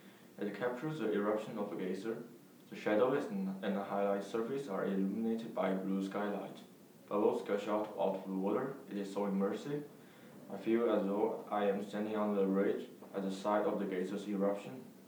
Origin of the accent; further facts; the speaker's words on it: Shanghai, China; when I was taking photos in Jing'an Temple, which is a famous site in my hometown Shanghai